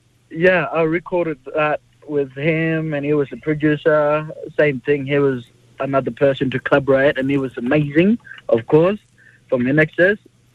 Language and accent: English; Northern Territory, Australia; when you come to the Yolngu land, we are the land owners of that country, and that's the important for me